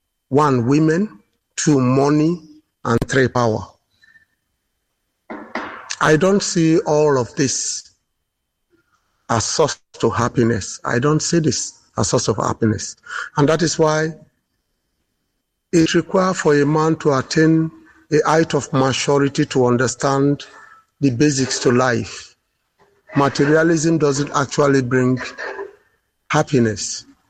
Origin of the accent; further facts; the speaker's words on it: Rivers, Nigeria; I'm from Nigeria, within the Niger Delta region. I'm from Kalabari tribe, Ijaw Nation. I'm from Abonima, my paternal from Abonima